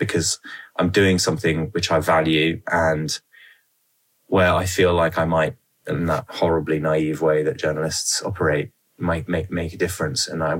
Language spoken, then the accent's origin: English; London, United Kingdom; So I was born and raised in West London. I'm an only child.